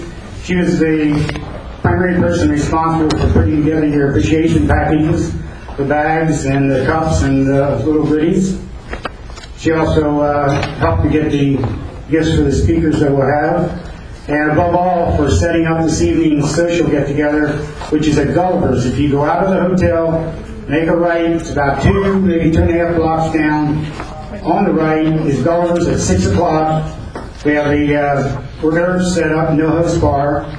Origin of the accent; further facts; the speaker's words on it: California, United States; I'm the current president. And I'm from Orange County.